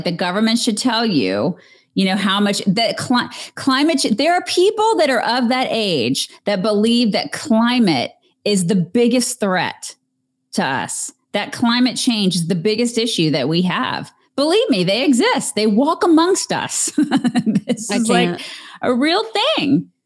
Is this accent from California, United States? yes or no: no; Atlanta, Georgia, United States; I mean, I'm from Atlanta. I grew up in Atlanta, as did your husband.